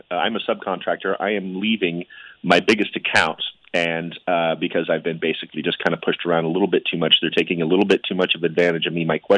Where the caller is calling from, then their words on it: Portland, Oregon, United States; I'm calling from Portland, Oregon, sir